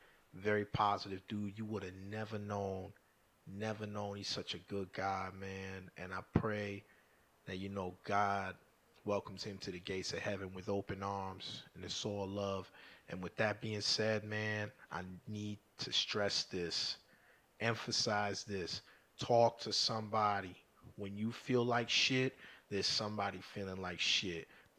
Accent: New York City, New York, United States; I grew up around Muslims in New York City.

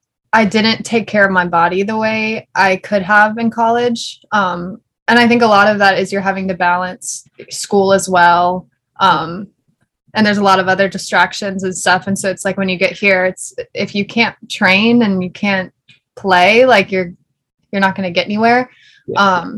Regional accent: Georgia, United States; I think the heat, even growing up in Georgia, you don't really get used to it when it gets really hot.

